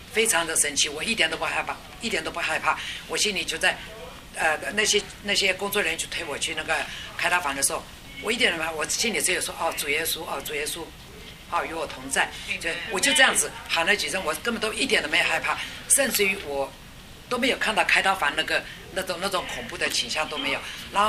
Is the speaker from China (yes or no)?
no; Taiwan; 因为我们台湾那边哈都是做那个没有做无痛